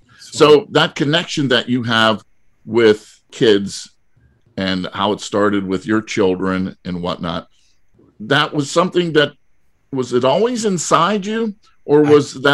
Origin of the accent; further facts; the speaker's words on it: Pennsylvania, United States; And I came from Western Pennsylvania. We were pretty much hard-nosed.